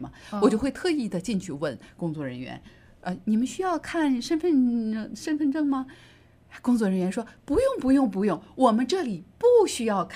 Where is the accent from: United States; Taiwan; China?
United States; 哎呦，你太小瞧我们美国人的经济实力了。